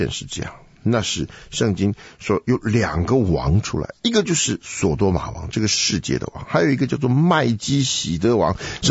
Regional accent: China; 我们中国人常常讲说天知地知你知我知

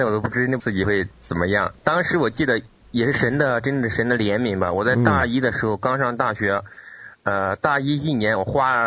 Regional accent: China

